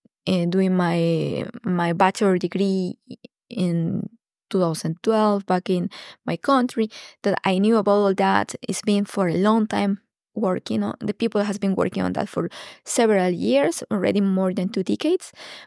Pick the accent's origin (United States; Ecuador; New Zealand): Ecuador; English is a second language; I used to work in the Galapagos Islands, I'm from Ecuador